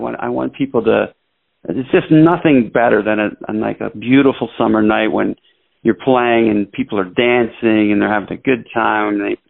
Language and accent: English; Bridgeport, Pennsylvania, United States; So I'm from Philadelphia. That's what I wanted to tell you. Outside of Philadelphia, a little town called Bridgeport is a steel town.